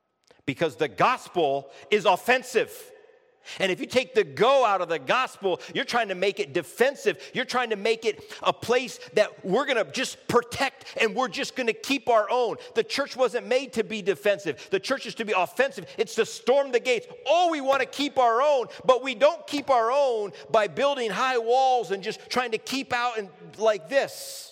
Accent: Iowa, United States; My wife grew up in Minnesota. I grew up in Iowa.

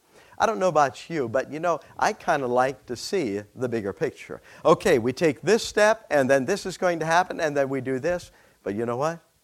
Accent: Ohio, United States; we have we were born and raised in Ohio, Holmes County, Ohio.

